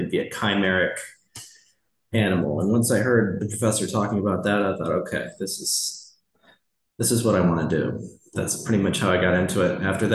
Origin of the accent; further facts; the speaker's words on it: St. Louis, Missouri, United States; Yeah, so I grew up in the St. Louis area was kind of interested in biology for a long time, but didn't exactly know much about research science.